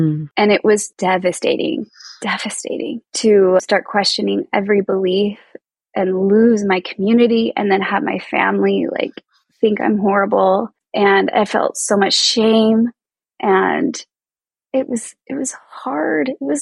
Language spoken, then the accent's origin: English; Utah, United States; also born or lived in Texas / Virginia; So I grew up mostly in Utah. I mean, I've lived in Texas, Virginia, Thailand for a little while, but mostly in Utah, which is Mormon land. I grew up Mormon, very, very Orthodox.